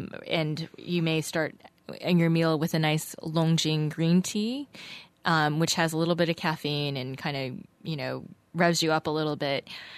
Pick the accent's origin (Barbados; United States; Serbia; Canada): United States; I've been a diehard coffee drinker growing up in the States